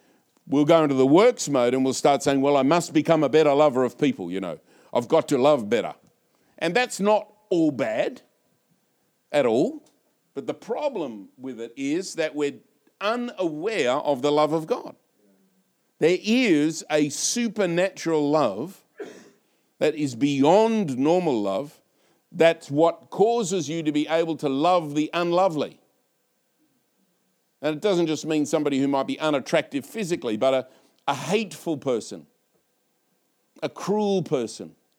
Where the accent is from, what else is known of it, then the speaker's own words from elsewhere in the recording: United Kingdom; the Brits, it's like no sex, please. We're British.